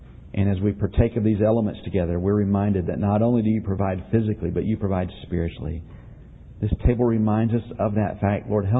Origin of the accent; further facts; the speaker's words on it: Marietta, Georgia, United States; I was in my hometown, Marietta, Georgia, a while back, and went down Delk Road, which is a road that I drove up and down constantly when I was in high school.